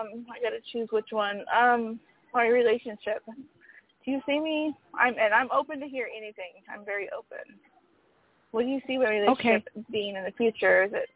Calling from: Sacramento, California, United States; I'm calling from California.

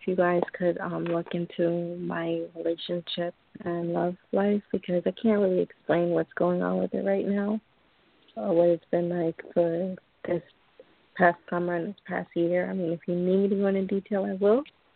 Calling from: New York, United States; I'm calling from New York.

